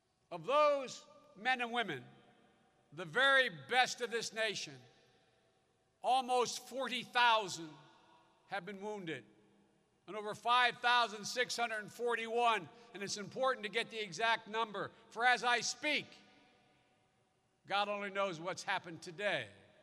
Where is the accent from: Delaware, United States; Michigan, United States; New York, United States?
Delaware, United States; And to my home state commander, Bob Wilkinson, and to the ladies' auxiliary, Roberta Walker, President, I want to thank you for all you've done for the state of Delaware